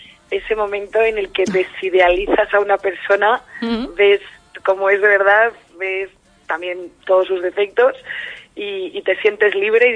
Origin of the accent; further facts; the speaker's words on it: Bilbao, Basque Country, Spain; sigo empadronada en Bilbao y todo el mundo me dice, ¿por qué no te cambias? Y yo, porque soy vasca.